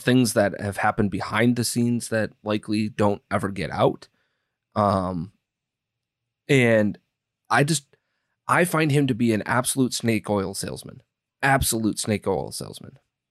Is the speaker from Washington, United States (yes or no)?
no; Wisconsin, United States; I grew up in Wisconsin rooting for the Wisconsin Badgers. I went to Iowa State.